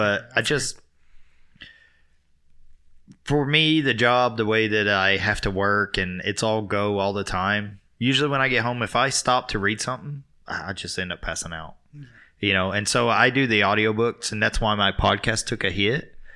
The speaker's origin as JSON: {"language": "English", "region": "the South", "country": "United States", "said": "we're from the South, so we would go to like Sunday school and stuff."}